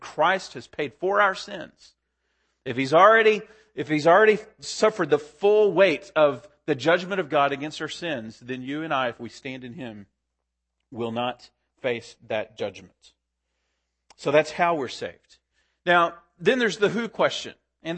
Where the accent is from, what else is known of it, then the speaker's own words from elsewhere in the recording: Texas, United States; Now, I'm a Texas boy. I grew up in Texas and kind of have a love for the old West, you know.